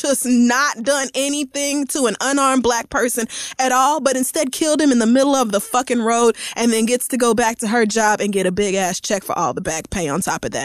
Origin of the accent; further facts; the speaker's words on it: Tulsa, Oklahoma, United States; I knew, because I grew up in Tulsa, Oklahoma, that they was not going to do shit to that white woman.